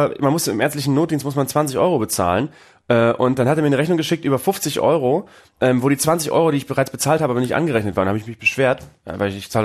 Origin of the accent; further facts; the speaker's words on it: Bremen, Germany; in Bremen ist ja, glaube ich, also meine Heimatstadt